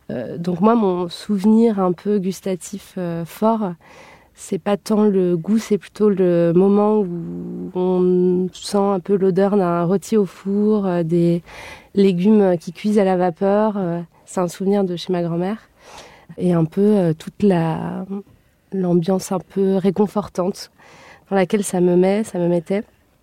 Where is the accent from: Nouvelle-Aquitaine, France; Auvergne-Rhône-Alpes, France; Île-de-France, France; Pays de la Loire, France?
Pays de la Loire, France; Laval; also born or lived in Dijon; moi, j'ai grandi à Laval, en Mayenne, qui est une ville de taille moyenne aux portes de la Bretagne. Vers l'âge de 14 ans, j'ai déménagé en Bourgogne, à Dijon, où j'ai fait mes années de lycée.